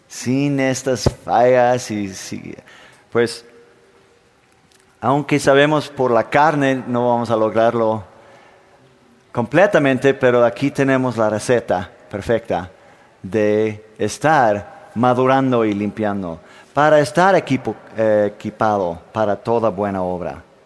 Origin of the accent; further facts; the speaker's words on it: Denmark; Soy de Dinamarca.